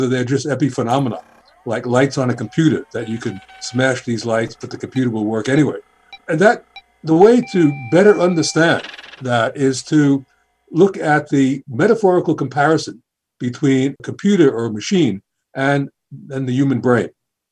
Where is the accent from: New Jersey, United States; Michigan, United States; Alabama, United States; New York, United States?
New York, United States; New York City; When I was growing up in the Bronx, I was very interested in art, both the applied side and drawing, and also I frequented many of the wonderful art museums in New York City.